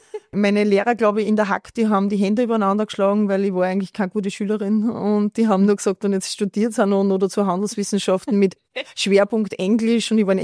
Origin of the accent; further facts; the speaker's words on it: Ottensheim, Upper Austria, Austria; Also ich bin schon in Österreich geboren, meine Schwester nicht, die ist noch in Deutschland geboren und irgendwann sind wir nach Österreich und ich bin dann in der Nähe von Linz in Ottensheim aufgewachsen